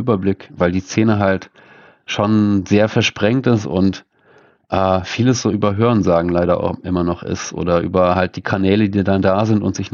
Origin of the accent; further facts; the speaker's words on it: Luxembourg; German is a second language; also born or lived in Scotland; now in Bremen, Germany; Nee, ursprünglich komme ich aus Luxemburg. Mhm. Ich bin an der Mosel geboren und aufgewachsen, in Weinbergen